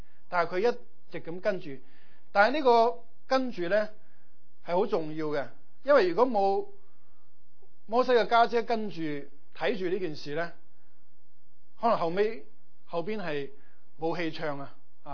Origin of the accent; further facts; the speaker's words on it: Guangdong, China; 就由他即是没眼看了，我们广东人说